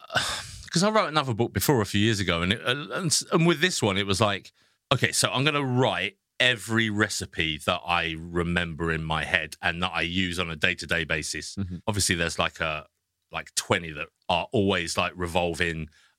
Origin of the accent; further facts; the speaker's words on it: England, United Kingdom; And then he turned up at like 5 o'clock and you know, obviously being English and I made a rib of beef